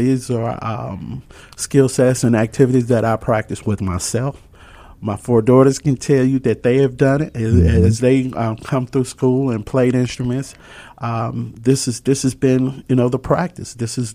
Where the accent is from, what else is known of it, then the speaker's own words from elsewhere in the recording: Crystal Springs, Mississippi, United States; now in Madison, United States; I grew up in Crystal Springs, Jim, and I now live in Madison, Mississippi